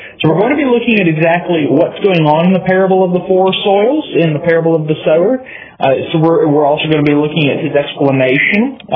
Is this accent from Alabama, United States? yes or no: yes; Grand Bay, Alabama, United States; So it's always a pleasure to come down there and preach the word to the saints in Grand Bay in my hometown.